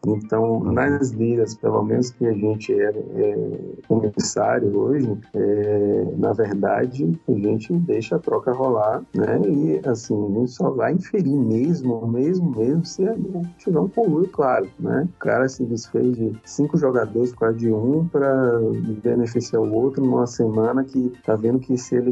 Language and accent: Portuguese; Bahia, Brazil; como diz aqui na Bahia, que a gente é baiano, né?